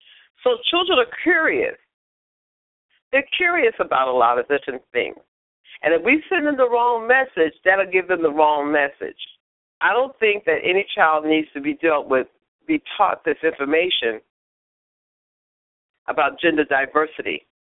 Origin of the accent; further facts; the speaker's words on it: New York, United States; When I was growing up in New York, I lived in the project